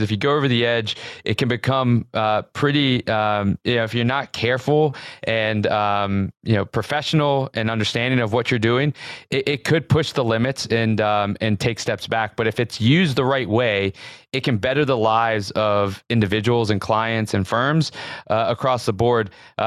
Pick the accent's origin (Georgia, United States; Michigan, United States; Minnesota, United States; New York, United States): Georgia, United States; Atlanta; I'm from the South, Atlanta